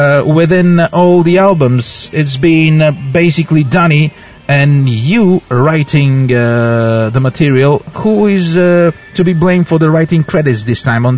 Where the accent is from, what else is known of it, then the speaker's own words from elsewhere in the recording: England, United Kingdom; не толкова защото аз съм англичанин или защото просто нямам какво друго да го питам